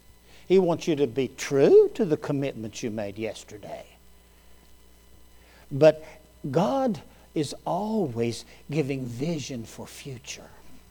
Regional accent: Pennsylvania, United States; born there; My life began, I was born in Pennsylvania, only lived there 4 days.

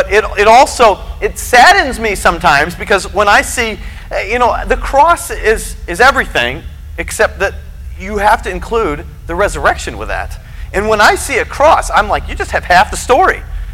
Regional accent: Kansas, United States; Where I grew up in Kansas, and just up the road from us, there was an older lady

